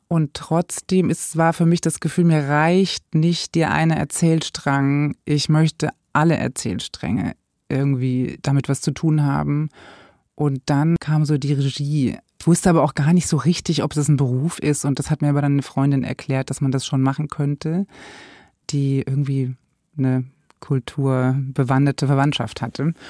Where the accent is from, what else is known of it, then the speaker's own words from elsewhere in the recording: Eckernförde, Schleswig-Holstein, Germany; also born or lived in Offenburg; Ich bin geboren in Baden-Württemberg in Offenburg und habe da aber nicht so eine lange Zeit verbracht und bin dann, prägend war für mich die Zeit in Schleswig-Holstein, in Eckernförde. Bin ich zur Schule gegangen und habe Abitur gemacht und war nach dem Abi noch eine Zeit lang dort